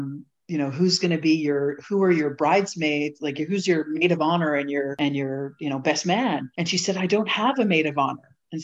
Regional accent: Montreal, Quebec, Canada; first language French; English is a second language; being from Montreal and French being my first language and having French family.

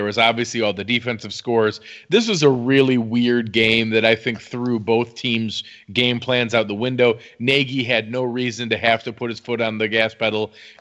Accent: New York, United States; growing up in Western New York, there's not a huge college, you know, set up there. So I've learned a little bit living down south now.

